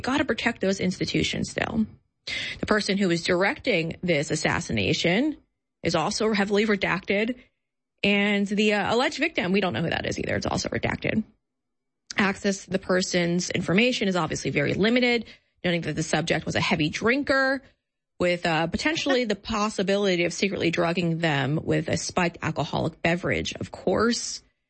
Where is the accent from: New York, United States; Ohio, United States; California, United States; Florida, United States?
New York, United States; I agree, but obviously I'm biased as a New Yorker and a Yankee fan.